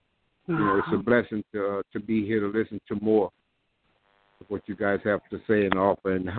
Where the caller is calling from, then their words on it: Lake Charles, Louisiana, United States; I'm calling from Disaster Area, Lake Charles, Louisiana.